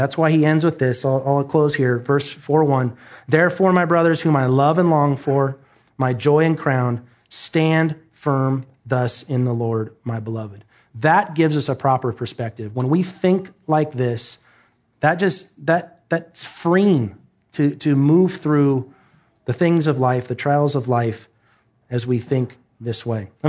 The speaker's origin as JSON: {"language": "English", "region": "Oregon", "country": "United States", "said": "I love my state. I'm from Oregon, but I don't care about my flag at all up there."}